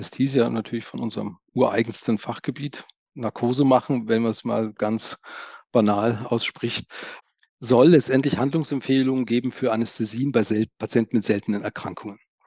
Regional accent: Thuringia, Germany; born there; also born or lived in Erlangen; now in Regensburg, Germany; Ich bin jetzt in Regensburg. Ich bin eigentlich gebürtiger Thüringer, dann übers Studium in Erlangen gelandet, in Franken dort geblieben

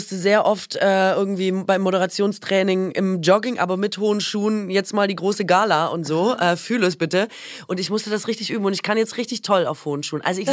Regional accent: Baden-Württemberg, Germany; Okay, also ich komme ja aus Baden-Württemberg.

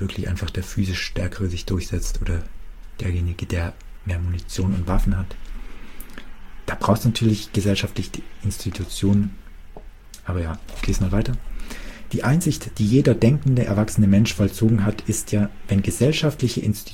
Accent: West Germany, Germany; ist es da nicht anmaßend von mir als Wessi jetzt, wo ich nach der Wende geboren bin

